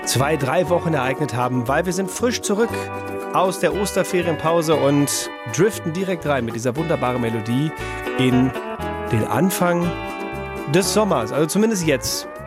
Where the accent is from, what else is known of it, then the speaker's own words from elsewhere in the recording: North Rhine-Westphalia, Germany; Jetzt bin ich aber so aufgewachsen halt wie der Schaffi im Ruhrgebiet